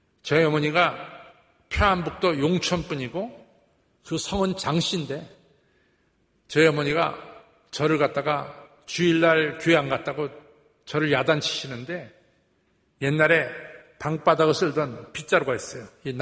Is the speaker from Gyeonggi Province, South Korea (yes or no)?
no; Seoul, South Korea; born there; 저는 태어나기는 이 도남동에서 태어났습니다. 성북구 도남동에서 제가 태어났습니다.